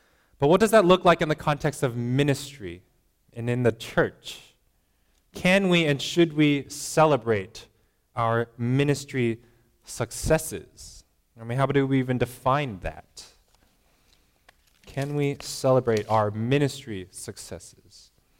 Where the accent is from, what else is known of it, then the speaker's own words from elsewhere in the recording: Philadelphia, Pennsylvania, United States; So I grew up around Philadelphia, and you know, this is probably huge for them, right?